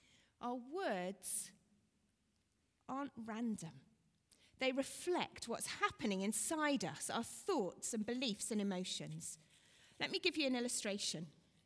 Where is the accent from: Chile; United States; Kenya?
Kenya; Nairobi; When I was growing up in Nairobi